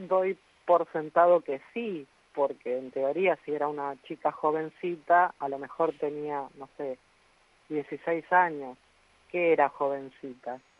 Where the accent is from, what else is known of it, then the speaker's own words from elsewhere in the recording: Mar del Plata, Buenos Aires Province, Argentina; born there; me cuentan que en realidad había nacido el 6 de diciembre. En Mar del Plata.